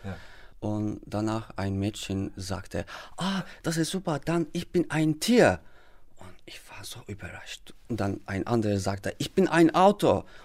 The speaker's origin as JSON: {"language": "German", "country": "Turkey", "second_language": "German", "said": "Und du sagst mir immer, dass ich ein Türke bin, und ich sage, dass ich komme aus der Türkei"}